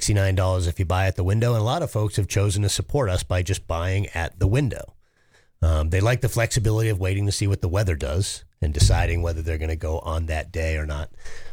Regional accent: New England, United States; I mean, I'm from New England, where you've got 168 ski areas just in New England, New York, New Jersey.

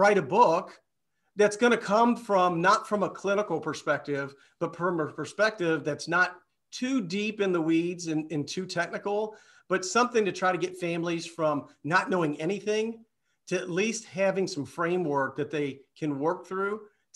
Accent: Louisville, Kentucky, United States; now in Kansas City, United States; You know, I grew up in Louisville, Kentucky. I live in Kansas City now.

